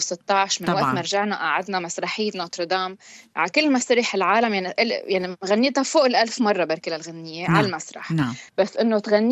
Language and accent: Arabic; Lebanon; وكوني أنا كلبنانية موجودة بظروف اللي نحن عايشين فيها حاليا بلبنان